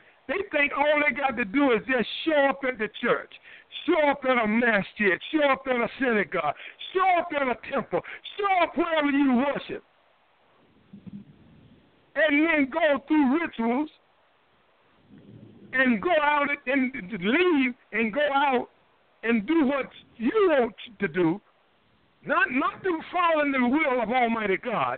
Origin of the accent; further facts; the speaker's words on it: Southern United States, United States; I ain't never seen, when I was raised in the South, an apple tree bearing no peaches.